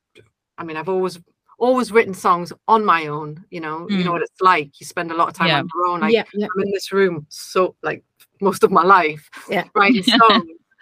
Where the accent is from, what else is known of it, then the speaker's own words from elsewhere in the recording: North East England, United Kingdom; accent: Geordie; moved away as an adult; also born or lived in London; So my accent's not as strong as it maybe once was. I don't even know if it ever was that strong, but yeah, so it's a little bit diluted, but now and again it gets a bit Geordie.